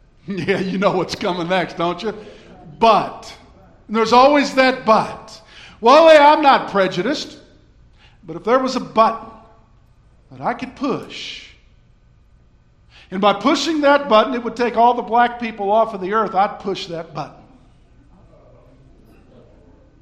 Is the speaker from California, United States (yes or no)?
yes; California, United States; had grown up in Southern California. There were people there that thought mixed bathing was sin. I'm from California, right?